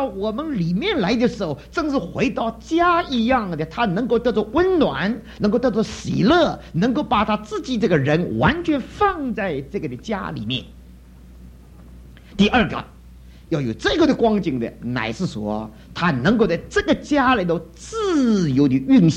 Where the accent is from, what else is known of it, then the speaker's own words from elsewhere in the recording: Shanghai, China; 我们上海人就识相。